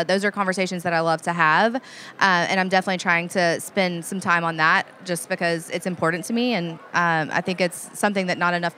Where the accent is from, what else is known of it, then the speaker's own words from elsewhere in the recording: New Orleans, Louisiana, United States; I'm biased because I'm from New Orleans, but Tales of the Cocktail every summer is really important to me.